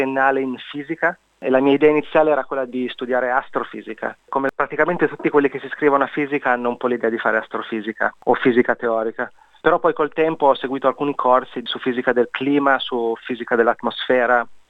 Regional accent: Avigliana, Piedmont, Italy; now in Tasmania, Australia; sono uno studente di dottorato all'Università della Tasmania e sono originario di Avigliana, un paesino nella Val di Susa in provincia di Torino. Sono in Tasmania da 3 anni

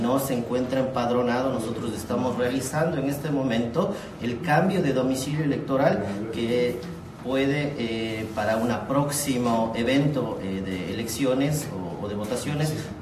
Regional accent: Ecuador; tenemos que presentar documentos ecuatorianos que nos acreditan como ciudadanos ecuatorianos para ejercer nuestro derecho al voto.

